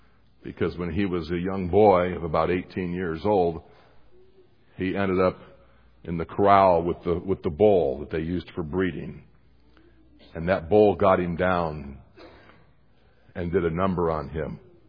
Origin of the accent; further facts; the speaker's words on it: Montana, United States; I grew up in Montana, and I grew up in a home where my father was a logger